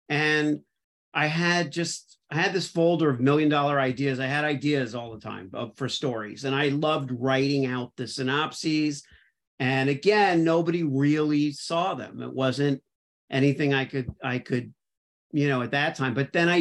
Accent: Miami Beach, Florida, United States; Okay, well, growing up in Miami Beach was kind of idyllic. In the sense that I didn't know anything else.

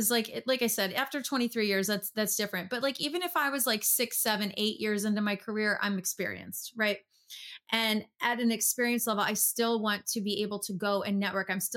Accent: Pennsylvania, United States; I love Pennsylvania. Ian and I are, you know, both born and raised in Bucks County.

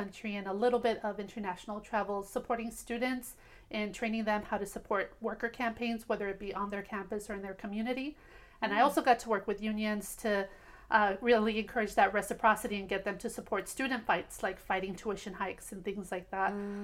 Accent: Maywood, California, United States; I grew up in Southeast LA in a city called Maywood, which is a very impacted community as far as environmental racism. Mm-hmm. We're almost exclusively Chicanx, Latinx community

